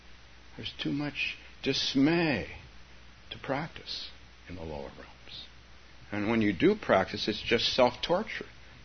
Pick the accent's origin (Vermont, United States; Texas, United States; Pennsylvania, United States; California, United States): California, United States; San Francisco; Northern Minnesota, no less. And I grew up in San Francisco.